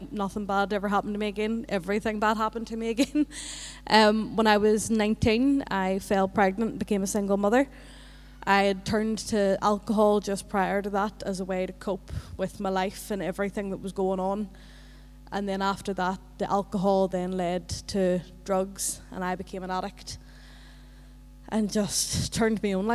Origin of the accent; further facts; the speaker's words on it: Belfast, Northern Ireland, United Kingdom; So as a child, I grew up in East Belfast and I had a perfect happy wee life.